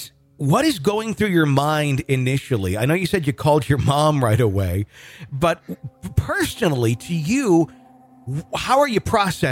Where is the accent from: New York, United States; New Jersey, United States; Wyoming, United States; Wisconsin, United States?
Wisconsin, United States; Fond du Lac; also born or lived in Oshkosh; now in Fayetteville, United States; because I grew up in Fond du Lac. I lived in Oshkosh for years, worked in radio there years ago. I'm in Fayetteville, Arkansas these days, but grew up in the Fox Cities.